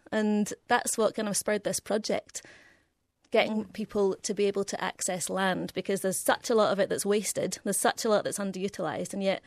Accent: Glasgow, Scotland, United Kingdom; moved away; Oh, I've only been here for 2 years. I'm from Glasgow.

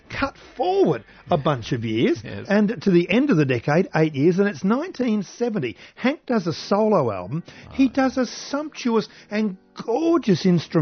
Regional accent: Sydney, New South Wales, Australia; Now, I say this saying that I grew up in Sydney.

